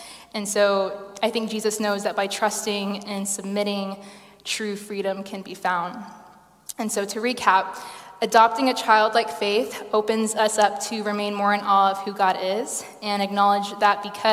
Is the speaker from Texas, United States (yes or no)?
yes; Texas, United States; now in Leeds, United Kingdom; I returned to Leeds a few days ago after visiting my hometown in Texas.